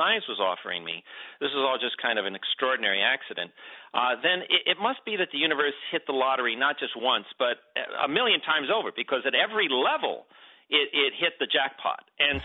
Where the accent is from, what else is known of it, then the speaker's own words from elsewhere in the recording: Los Angeles, California, United States; born there; Yeah, I was born in East LA, which is the poorest part of Los Angeles, and I had a dream.